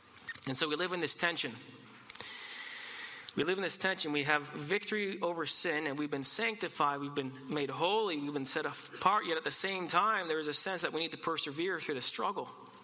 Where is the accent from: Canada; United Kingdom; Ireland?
Canada; Ontario; now in Abbotsford, Canada; I'm from Ontario, and so I love shoveling driveways.